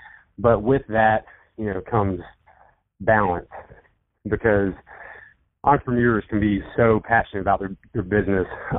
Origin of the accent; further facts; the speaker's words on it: the South, United States; our home ground since we're from the South.